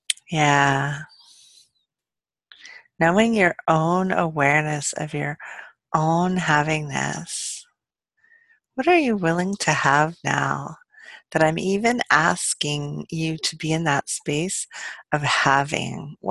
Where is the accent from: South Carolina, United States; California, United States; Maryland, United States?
California, United States; Palo Alto; I grew up in Palo Alto, California